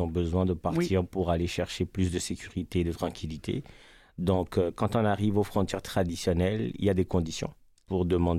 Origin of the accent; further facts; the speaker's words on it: Togo; moved away as an adult; also born or lived in United States; now in Canada; Moi, je viens d'Afrique, un petit pays coincé du côté de l'ouest de l'Afrique qui s'appelle le Togo. Et j'ai quitté le Togo en 2017, au début des années 2017